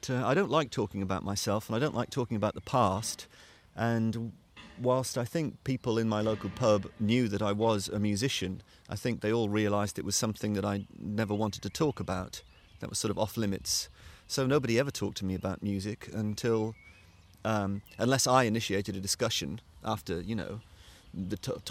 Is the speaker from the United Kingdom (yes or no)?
yes; Wales, United Kingdom; growing up in South Wales